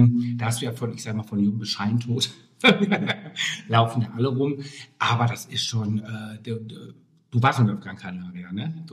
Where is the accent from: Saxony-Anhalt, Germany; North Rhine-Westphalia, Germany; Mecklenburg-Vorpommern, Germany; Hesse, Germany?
North Rhine-Westphalia, Germany; wo ich herkomme, in der Nähe von Dortmund